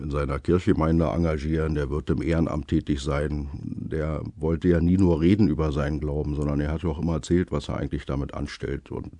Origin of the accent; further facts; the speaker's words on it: Berlin, Germany; accent: Berlin dialect; Ich bin in Berlin-Friedrichshain aufgewachsen und spreche eigentlich die Sprache, die man dort gesprochen hat. Also ich musste Berlinerisch jetzt nicht extra lernen, sondern es klappte so.